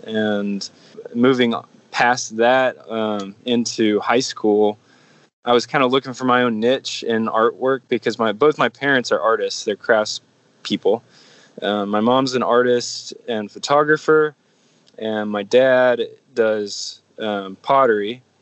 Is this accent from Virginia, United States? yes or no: yes; Virginia, United States; Yeah, so I grew up in Virginia near the Chesapeake, in the Chesapeake area